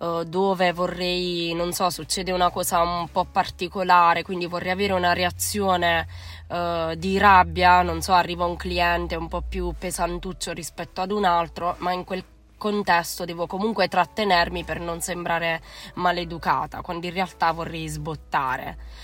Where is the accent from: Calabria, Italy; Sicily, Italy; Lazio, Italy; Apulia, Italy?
Apulia, Italy; Foggia; ho 37 anni e sono di Foggia.